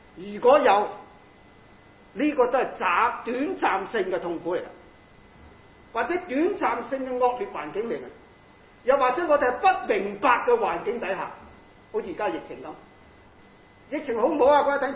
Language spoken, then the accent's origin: Cantonese; China; 但我哋中国人，唉，我唔反对啊，即系我哋有一种倾向